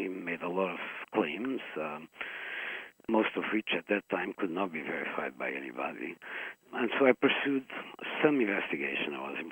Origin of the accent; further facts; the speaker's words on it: Portugal; I was born in Portugal during a period where I grew up under a fascist regime or a crypto-fascist regime